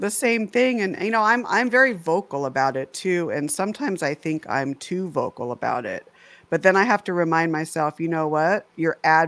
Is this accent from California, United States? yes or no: yes; Huntington Beach, California, United States; born there; also born or lived in Las Vegas; now in San Diego, United States; I was born in Huntington Beach. I'm in San Diego, California now.